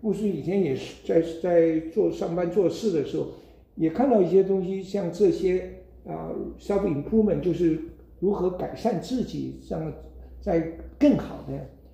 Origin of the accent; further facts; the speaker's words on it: China; 我们中国人也讲啊